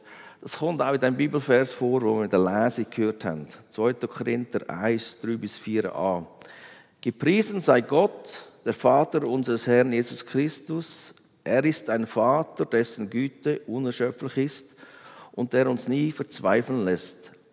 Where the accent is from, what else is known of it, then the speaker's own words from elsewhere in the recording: Aargau, Switzerland; ich bin ja in Aargau aufgewachsen und dann am Anfang, die ersten 10 Jahre, sind wir in einem ganz einfachen Block gewesen.